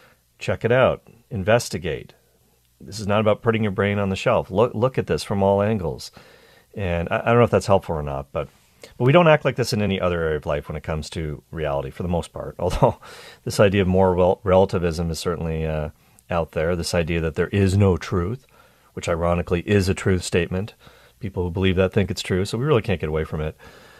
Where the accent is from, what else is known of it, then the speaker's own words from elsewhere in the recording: Nova Scotia, Canada; I grew up in Nova Scotia, east coast of Canada, not too far from New England.